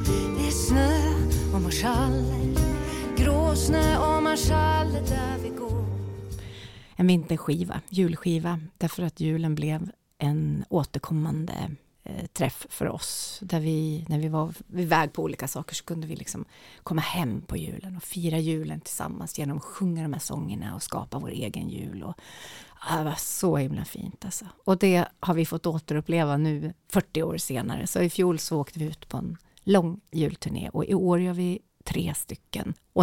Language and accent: Swedish; Njurunda, Västernorrland County, Sweden; jag är ju uppvuxen i Njurunda utanför, och sen så hade vi så otroligt mycket musik och sport och aktiviteter, så mina föräldrar, de valde att flytta in till stan, till Sjönsmån, som är kanske 10 minuter max från Sundsvall City då.